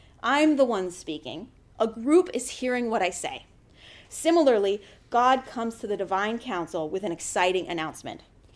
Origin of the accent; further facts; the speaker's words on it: United States; I mean, I'm an American, so I don't really know about royalty much